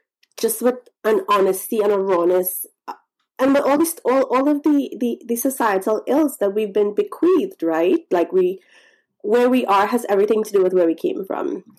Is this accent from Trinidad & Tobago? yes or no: yes; Trinidad & Tobago; Being a Trinidadian myself, born and raised